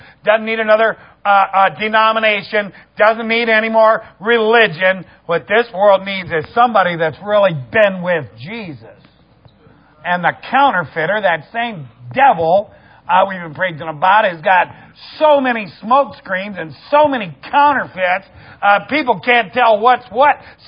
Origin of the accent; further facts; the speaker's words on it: Toledo, Ohio, United States; when I was a kid, I grew up outside Toledo, Ohio. And when I was a kid, we went to the Toledo Zoo.